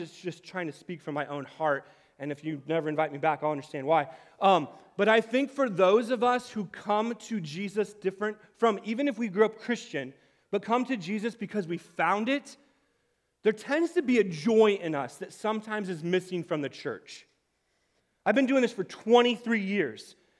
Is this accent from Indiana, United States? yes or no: yes; Fort Wayne, Indiana, United States; I grew up in Northeast Indiana in Fort Wayne.